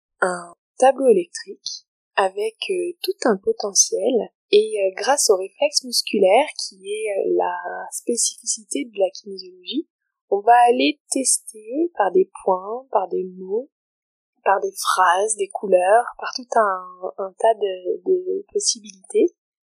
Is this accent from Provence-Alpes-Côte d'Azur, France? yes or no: yes; Névache, Provence-Alpes-Côte d'Azur, France; born there; Je suis née à Névache, dans les Hautes-Alpes.